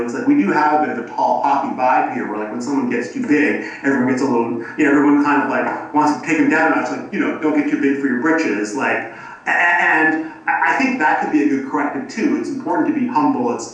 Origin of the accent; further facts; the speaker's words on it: Toronto, Ontario, Canada; But I'm still Canadian. I still live in Toronto, and I like being here because it's real. You know, I live on the block.